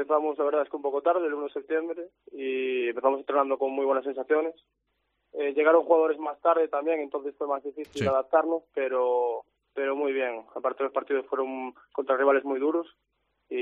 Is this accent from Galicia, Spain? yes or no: yes; Santiago de Compostela, Galicia, Spain; como yo, que soy de aquí, de Santiago, parte de Capital